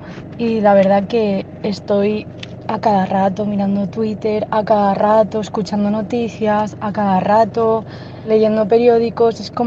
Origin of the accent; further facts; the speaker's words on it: Valencia, Valencian Community, Spain; soy de Valencia.